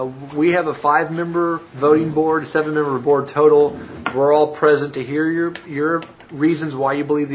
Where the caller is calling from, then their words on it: Missouri, United States; I'm calling from Taney County, Missouri.